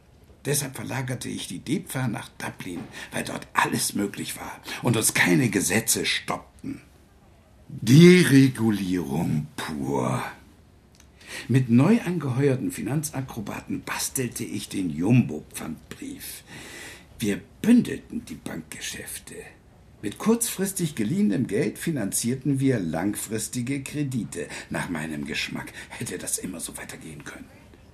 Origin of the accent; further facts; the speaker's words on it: Solingen, North Rhine-Westphalia, Germany; Ich bin 62, geboren und aufgewachsen in Solingen, habe Jura studiert.